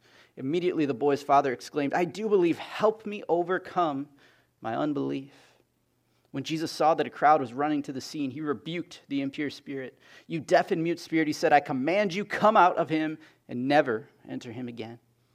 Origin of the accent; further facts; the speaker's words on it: Wisconsin, United States; When I was a kid, in the winter, growing up in Wisconsin, we got a lot of snow.